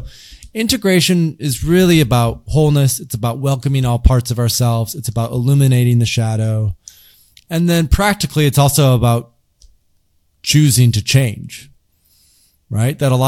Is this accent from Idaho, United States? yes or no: no; Grand Rapids, Michigan, United States; I grew up in the Midwest in Grand Rapids, Michigan, pretty traditional part of the United States.